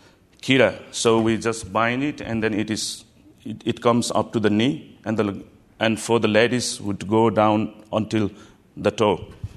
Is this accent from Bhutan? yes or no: yes; Bhutan; I was the first son in my family, and I am from Bhutan. Bhutan is a very tiny country, north of India and south of China, sandwiched between China and India. It's a very tiny country and almost 85% Buddhism.